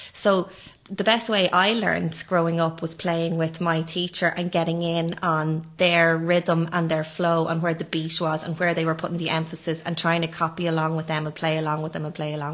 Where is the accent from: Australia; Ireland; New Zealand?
Ireland; Ashbourne, Leinster; now in Gweedore, Ireland; I come from Ashburn in County Meath, and my parents are there, and they play the fiddle and dance as well. So I grew up in a musical household